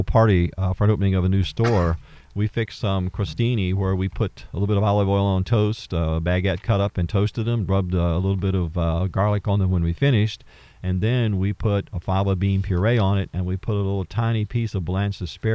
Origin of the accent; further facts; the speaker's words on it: Virginia, United States; unlike where I grew up in Virginia, where you can get down to zero and below.